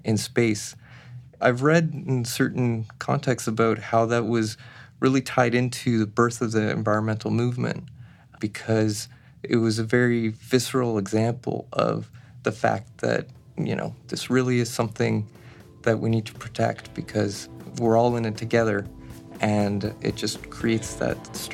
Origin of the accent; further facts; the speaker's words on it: Canada; growing up in Canada, a big part of that was seeing the space shuttle